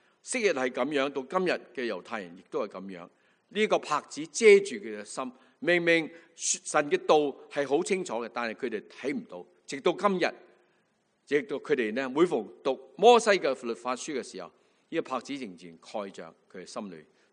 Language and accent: Cantonese; Chaozhou, Guangdong, China; 佢唔知点解知道我系潮州人，我都冇讲过一句啊。